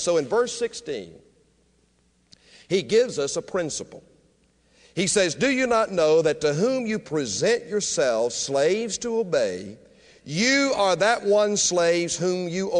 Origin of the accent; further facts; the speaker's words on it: United States; Now, I know as an American citizen that I'm a free man.